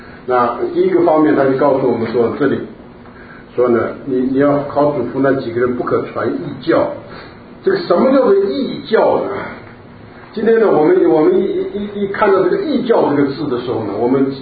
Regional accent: China; 像我们中国人，有的人也很注重所谓的家谱啊

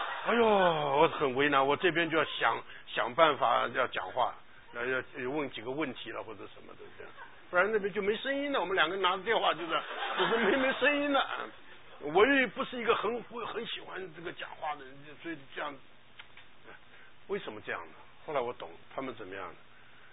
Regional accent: China; 我们中国人常常讲一句话的

